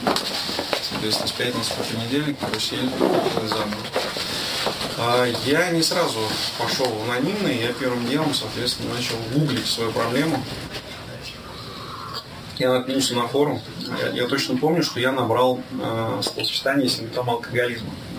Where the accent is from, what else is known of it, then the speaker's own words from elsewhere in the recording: Zelenograd, Moscow, Russia; я из Зеленограда.